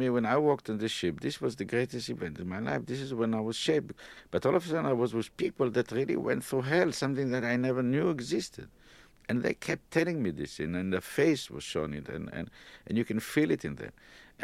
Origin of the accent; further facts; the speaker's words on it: Israel; We grew up in Palestine in the heat, near the sea. We never lived in ghettos.